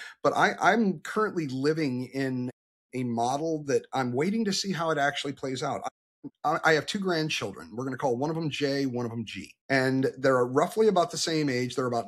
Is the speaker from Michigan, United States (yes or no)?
yes; Detroit, Michigan, United States; Growing up in Detroit, we all loved turning 18 because we have the bridge and the tunnel.